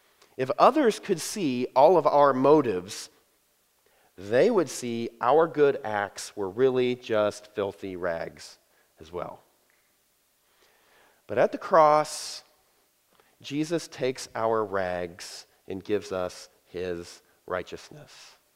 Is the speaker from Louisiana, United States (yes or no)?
no; Georgia, United States; I told you I was from Georgia. Y'all, you just heard it.